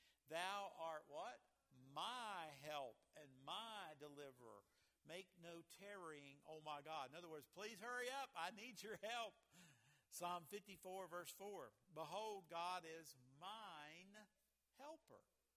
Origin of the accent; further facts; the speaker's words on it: West Virginia, United States; We're even from different. I'm from Fayette County. Anybody here from Fayette County? Anybody from Southern West Virginia?